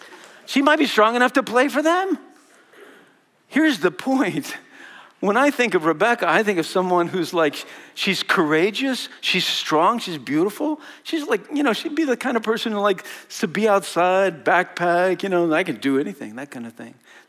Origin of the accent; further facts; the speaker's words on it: Wisconsin, United States; We're all from Wisconsin, right?